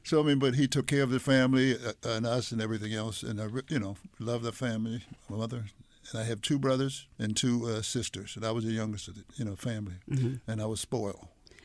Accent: Washington, District of Columbia, United States; my background, I grew up in Washington, D.C.

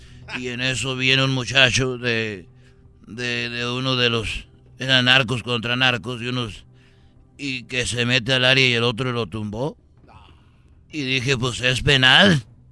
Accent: Jalisco, Mexico; yo soy de Jalisco

